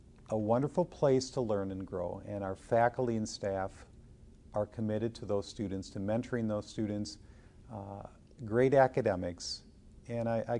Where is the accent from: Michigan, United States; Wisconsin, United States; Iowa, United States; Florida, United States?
Wisconsin, United States; I grew up in Wisconsin. Neither of my parents finished high school. So I'm a first-generation college student.